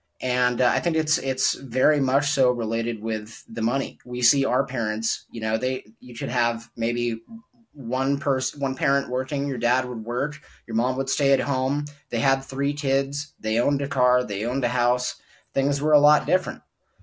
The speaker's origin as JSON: {"language": "English", "country": "United States", "said": "I'm American, and I have no shame saying that. And I want my country to adopt Bitcoin. I consider myself a patriot. I love the Constitution. I was raised with, you know, believing in American values"}